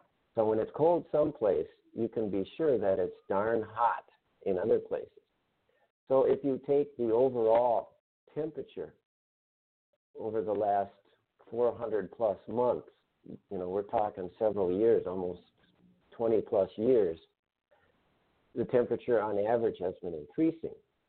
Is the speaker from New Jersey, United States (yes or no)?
no; Minnesota, United States; since I'm a Minnesotan and aware of our 10,000 lake